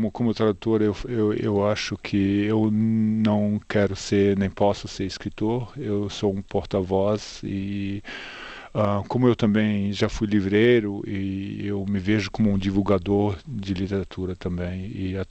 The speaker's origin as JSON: {"language": "Portuguese", "country": "Brazil", "tie": "born or raised there", "also_born_or_lived": "Germany", "said": "Sou alemão, mas meu contato com a língua começou no Brasil por um acaso, porque eu cresci lá, simplesmente. Meus pais foram trabalhar no Brasil e eu cresci lá e fui alfabetizado em português."}